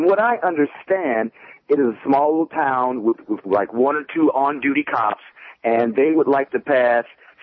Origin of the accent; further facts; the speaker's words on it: Atlanta, Georgia, United States; I'm from Georgia. I'm from Atlanta.